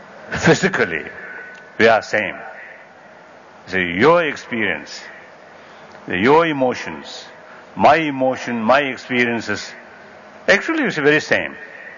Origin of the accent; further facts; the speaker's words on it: Tibet, China; I come from Tibet, but some people almost have to consider Tibet as a mysterious land, or sometimes people call it Shangri-La or something.